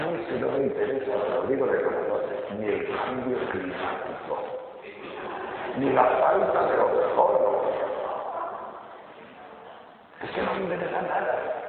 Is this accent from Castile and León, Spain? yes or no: yes; Castile and León, Spain; yo soy de León, de un pueblo de Trashumancia, de ganados Trashumantes, esos que bajan de León a Extremadura y de Extremadura a León.